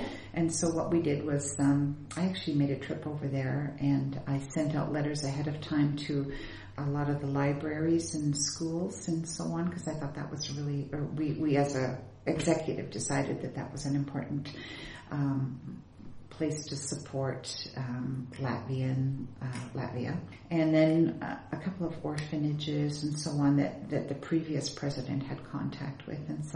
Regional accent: Canada; Because I love Canada. Of course, I'm Canadian.

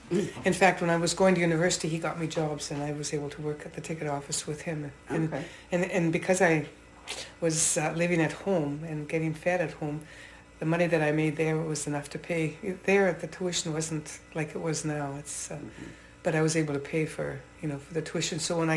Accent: Edmonton, Alberta, Canada; I was born and raised in Edmonton.

